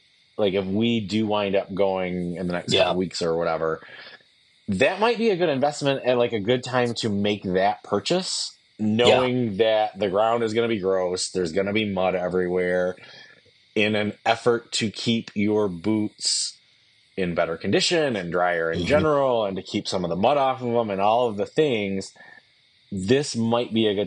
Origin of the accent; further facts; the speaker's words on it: Midwest, United States; like as a Midwesterner, and maybe this is showing like how naive you and I are